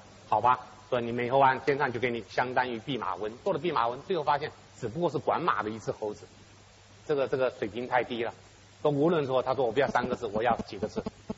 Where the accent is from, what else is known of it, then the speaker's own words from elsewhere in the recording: Taiwan; 我在台湾长大之后，我就发现台湾有的时候有这种观念